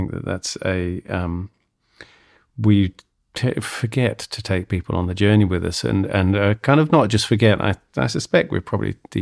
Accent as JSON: {"language": "English", "region": "England", "country": "United Kingdom", "said": "I'm speaking as an Englishman here."}